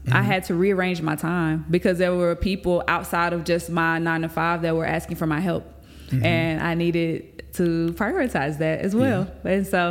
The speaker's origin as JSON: {"language": "English", "town": "Pleasant Grove", "region": "Texas", "country": "United States", "tie": "born or raised there", "said": "I grew up in Pleasant Grove, Texas, in the hood of Pleasant Grove"}